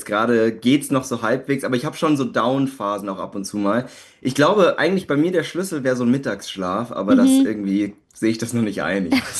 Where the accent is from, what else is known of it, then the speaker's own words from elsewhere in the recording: Landsberg, Bavaria, Germany; ich bin ja auf dem Land aufgewachsen und mein Herz schlägt auch noch für Landsberg. Ich bin jetzt gerade in Berlin.